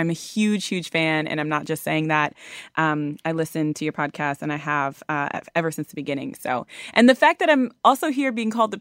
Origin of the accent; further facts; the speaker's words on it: Columbus, Ohio, United States; And you know, I'm from Columbus, Ohio.